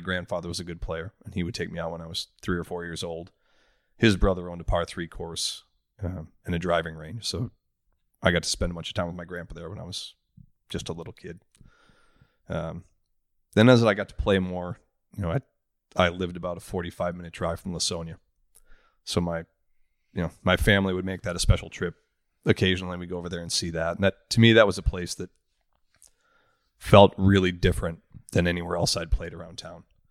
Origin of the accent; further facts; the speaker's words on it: Oshkosh, Wisconsin, United States; I grew up in Oshkosh, Wisconsin, and we were really lucky in that town.